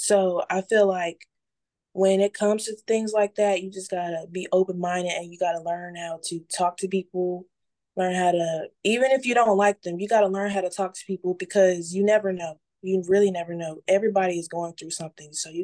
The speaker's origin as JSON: {"language": "English", "town": "Charlotte", "region": "North Carolina", "country": "United States", "said": "I go to North Mecklenburg High School in Charlotte, North Carolina. I'm from Charlotte, North Carolina. I'm 16 years old and I'm Pisces."}